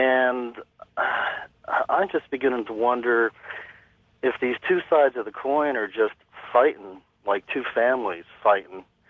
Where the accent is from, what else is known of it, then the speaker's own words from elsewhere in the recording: Ringling, New Jersey, United States; I'm from Ringling, New Jersey.